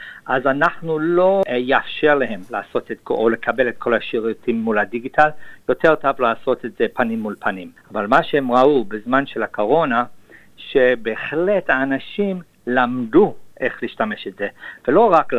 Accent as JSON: {"language": "Hebrew", "town": "Sydney", "region": "New South Wales", "country": "Australia", "tie": "born or raised there", "also_born_or_lived": "Israel", "second_language": "Hebrew", "said": "אני בחור שנולד וגדל בסידני, אוסטרליה, ועשיתי עלייה אחרי בית ספר ואוניברסיטה. עשיתי כל השנים של בית ספר שלי במריה קולג' ואחר כך ב-UTS University בסידני. אחר כך עשיתי עלייה לישראל"}